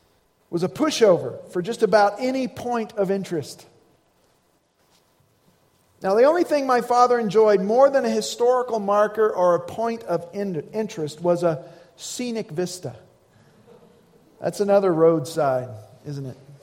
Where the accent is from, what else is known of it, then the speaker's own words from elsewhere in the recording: Indiana, United States; Growing up in Indiana, I remember going on vacation with my family.